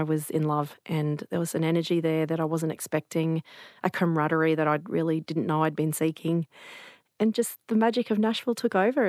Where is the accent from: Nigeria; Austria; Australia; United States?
Australia; I moved back to Australia, moved back to my hometown, and couldn't afford to rent or buy in my own hometown anymore because it is now a boom town.